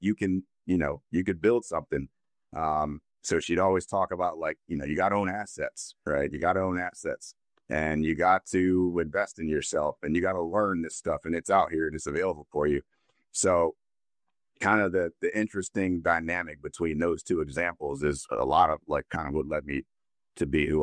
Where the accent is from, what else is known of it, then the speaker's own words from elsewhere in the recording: Philadelphia, Pennsylvania, United States; So I'm born and raised in Philadelphia. I'm on the East Coast, same as you, but a little north of you. I grew up in Philadelphia. Growing up in the hood, as you might call it, right?